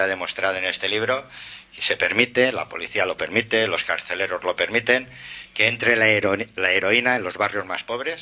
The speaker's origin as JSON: {"language": "Spanish", "region": "Catalonia", "country": "Spain", "said": "Y nosotros somos catalanes, ¿no?"}